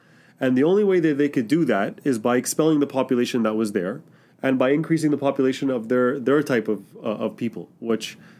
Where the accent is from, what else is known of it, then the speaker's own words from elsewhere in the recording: Mississauga, Ontario, Canada; I was born and raised in this country. So I was born in Mississauga. I've been there for the 33 years that I've been alive. I've traveled a little bit and I've worked in other countries, but fundamentally, I've always been here my whole life.